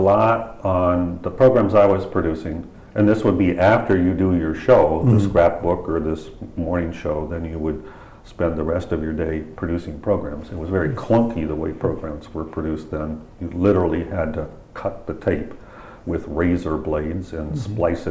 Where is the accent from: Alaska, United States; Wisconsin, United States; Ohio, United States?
Ohio, United States; I led a rather sheltered life growing up in Ohio